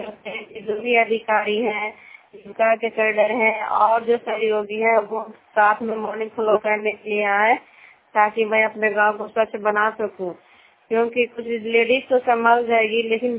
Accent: Ghanta, Bihar, India; मैं घंटा गाँव से हूँ, बसनियावा पंचायत और अनाथ प्रखंड और जिला नालंदा का निवासी हूँ

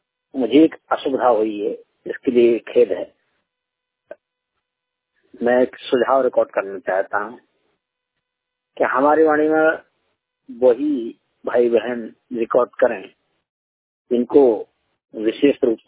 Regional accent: Uttar Pradesh, India; मैं जिला जालौन उत्तर प्रदेश यूपी का रहने वाला हूँ।

